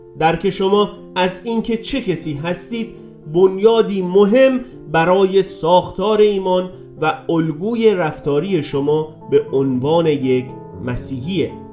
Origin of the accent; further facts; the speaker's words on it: Iran; من ایرانی هستم. این مکانیه که اونجا زندگی میکنید.